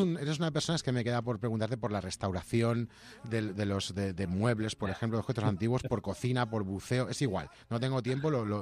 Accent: Castellón, Valencian Community, Spain; Yo soy de Castellón.

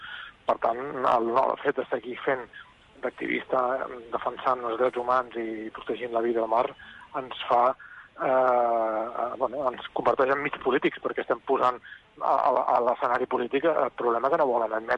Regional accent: Catalonia, Spain; com a català

